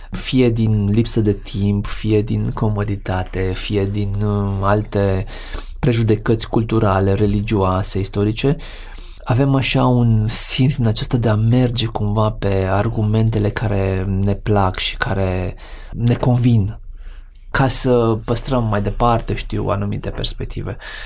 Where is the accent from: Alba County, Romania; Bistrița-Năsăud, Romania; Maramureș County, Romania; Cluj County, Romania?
Alba County, Romania; Alba Iulia; Alba Iulia, orașul meu natal, da? Capitala istorică a țării